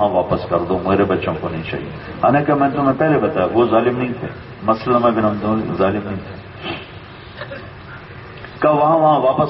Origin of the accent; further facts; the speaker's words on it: Multan, Punjab, Pakistan; میرے ضلع، میرا ضلع ملتان ہے، ہم تو اس کے کھاتے میں ہیں